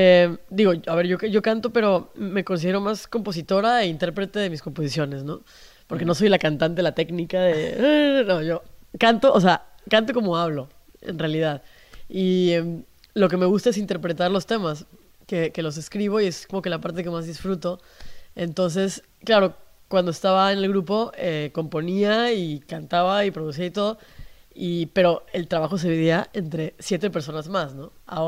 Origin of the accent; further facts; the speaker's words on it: Mexico; yo soy de México y me encanta la comida en México. Obviamente, y mi papá era francés, pero vivimos un tiempo en Sitges.